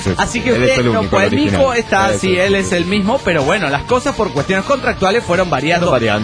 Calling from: León, Guanajuato, Mexico; de León, Guanajuato, México.

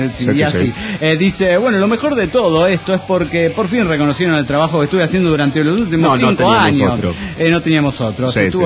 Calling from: Avellaneda, Santa Fe, Argentina

